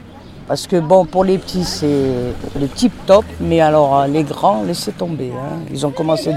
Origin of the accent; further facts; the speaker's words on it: Le Pont-de-Claix, Auvergne-Rhône-Alpes, France; on a grandi à Pont-de-Clé, on a grandi aux îles de Mars, on habite aux Olympiades